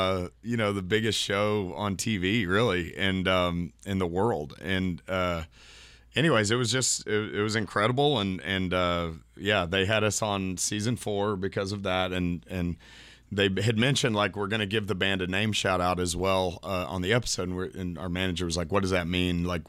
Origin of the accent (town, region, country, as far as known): Terrell, Texas, United States; born or raised there